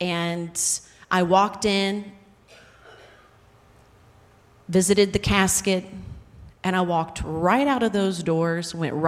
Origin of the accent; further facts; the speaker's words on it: West Virginia, United States; My mama, I'm from West Virginia. We have mamas in West Virginia.